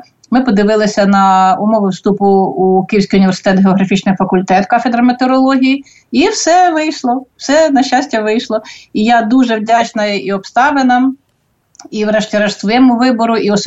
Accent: Kopaihorod, Vinnytsia Oblast, Ukraine; born there; also born or lived in Kyiv; Україна, бо мама з Полтавщини, тато з Львівщини, з гір, з Карпат, Славська. Але я справді народилася у Вінницькій області, Барський район, селище Копайгород.

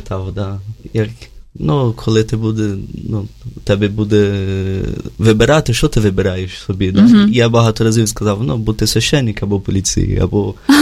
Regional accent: Brazil; Ukrainian is a second language; Я взагалі з Бразилії

